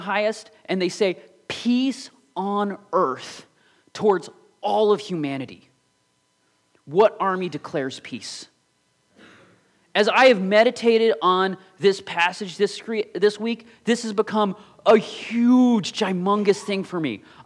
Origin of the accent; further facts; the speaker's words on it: United States; But okay, as me being an American, I can say that like this is something that's frequently left out.